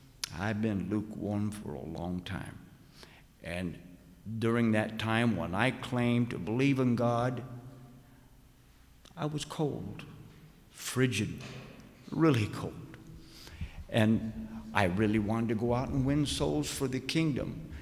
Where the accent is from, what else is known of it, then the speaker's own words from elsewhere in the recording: Oregon, United States; moved away; Me? I'm from Oregon. What in the world are they doing this here? I'm in the state of New York. I'm not even a native here.